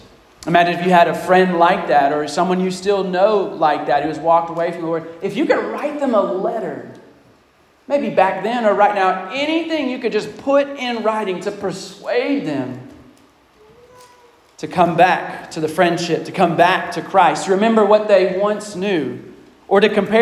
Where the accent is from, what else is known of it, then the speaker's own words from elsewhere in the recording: United States; a dear friend by the name of Sean, who I grew up with in Woodford County and saw come to faith.